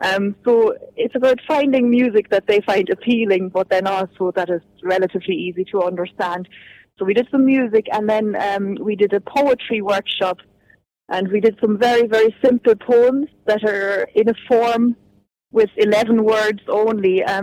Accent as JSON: {"language": "English", "country": "Germany", "tie": "born or raised there", "said": "me growing up in Germany"}